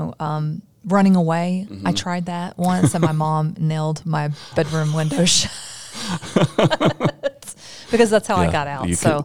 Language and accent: English; Kentucky, United States; Besides, I'm from Kentucky and every single person around me smoked.